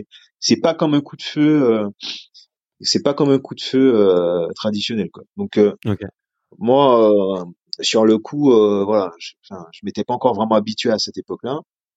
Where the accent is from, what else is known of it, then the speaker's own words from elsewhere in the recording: Martinique, France; moved away as an adult; Je viens de Martinique, donc j'avais une culture un petit peu différente quand je suis arrivé en France.